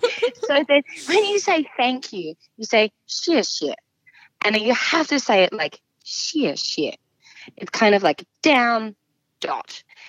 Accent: Australia; I worked out really quickly how to say hello, I am Australian. I want red wine.

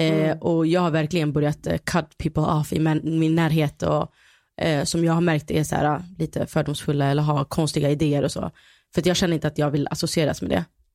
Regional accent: Sweden; jag är andra generationens svensk liksom

